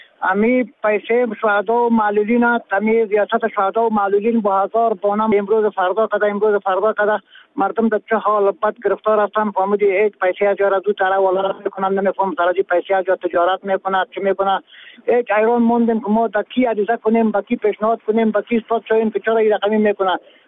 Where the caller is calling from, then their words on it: Kabul, Afghanistan; از کابل صحبت میکنم.